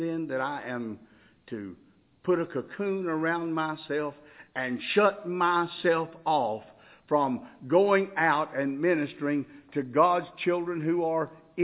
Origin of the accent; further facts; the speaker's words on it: Appalachia, United States; now you got to remember, I grew up in the Appalachian Hills, and so maybe we had a few different expressions up there than the rest of the world.